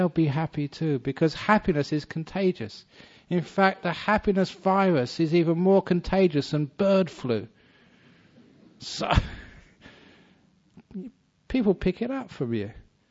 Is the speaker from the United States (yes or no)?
no; England, United Kingdom; born there; In the country of my birth, I was born in England